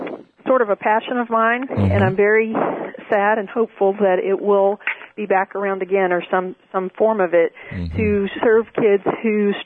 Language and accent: English; Branford, Florida, United States; also born or lived in Live Oak, Florida / Lafayette County, Florida; I was actually born in Live Oak, Florida, and grew up in the area surrounding Branford, Florida, but actually lived in the country in Lafayette County, Florida.